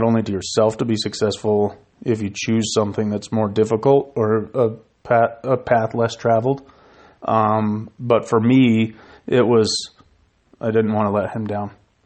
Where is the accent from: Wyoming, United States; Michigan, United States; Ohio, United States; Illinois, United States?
Wyoming, United States; I think by growing up in Wyoming, you have this ability to succeed and talk to a lot of people.